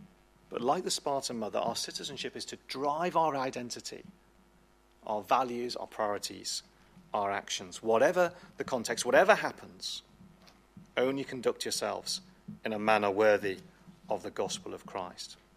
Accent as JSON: {"language": "English", "country": "United Kingdom", "said": "We become citizens of heaven. Not that we stop being British, but that we gain this dual nationality, if you like."}